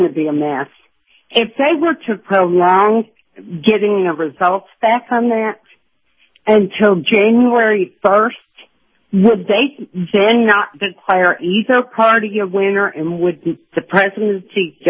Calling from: Kentucky, United States; I'm calling from Kentucky.

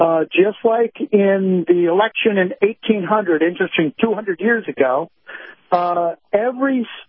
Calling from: Tampa, Florida, United States; Hello, … from Tampa.

